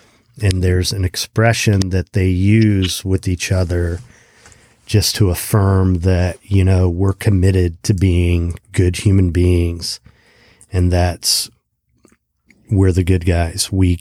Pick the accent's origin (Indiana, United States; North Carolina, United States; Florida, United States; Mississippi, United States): Indiana, United States; Kokomo; born there; I was born in Kokomo, Indiana.